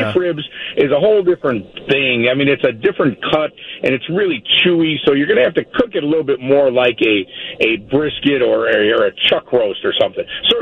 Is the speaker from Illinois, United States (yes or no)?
yes; Chicago, Illinois, United States; We are all from Chicago.